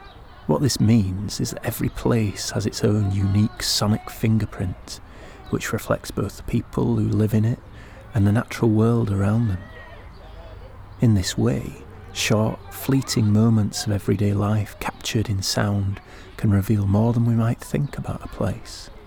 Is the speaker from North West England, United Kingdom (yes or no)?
yes; North West England, United Kingdom; I'm an artist from Lancashire